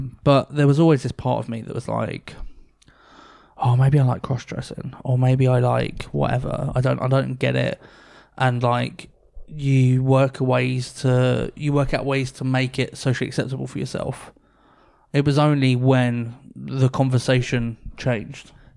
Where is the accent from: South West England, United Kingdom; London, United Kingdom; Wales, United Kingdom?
London, United Kingdom; Hackney; I grew up in Hackney. I know what you're talking about.